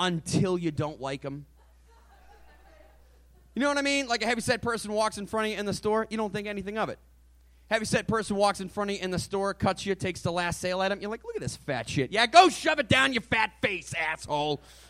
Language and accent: English; New England, United States; I'm from New England, man.